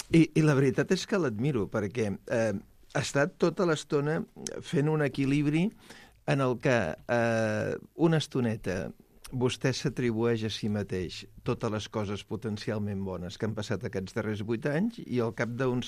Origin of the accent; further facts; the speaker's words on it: Mataró, Catalonia, Spain; jo soc de Mataró, amb la qual no el puc votar